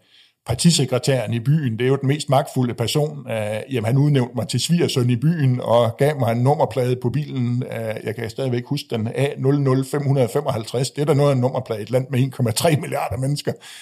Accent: Frederikshavn, North Denmark Region, Denmark; Jeg ved ikke helt, hvor det kommer fra, men jeg voksede op i Frederikshavn, i hvad du kan kalde sådan en bedre middelklasse familie.

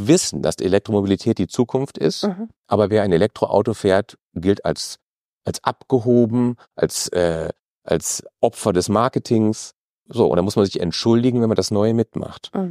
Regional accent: Germany; Wo könnten wir als Deutsche Recht haben?

